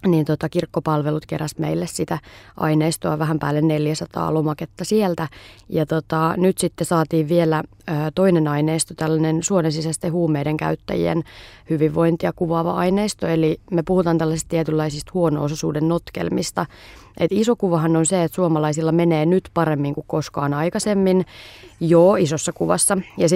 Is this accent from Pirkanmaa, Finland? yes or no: no; Helsinki, Uusimaa, Finland; mä oon syntynyt 85 ja sitten elänyt lamaajan lapsuuden. Mä oon syntynyt Itä-Helsingissä Vesalassa ja siellä Mellunmäessä, Vuosaaressa, Herttoniemessä ympäriinsä asunut.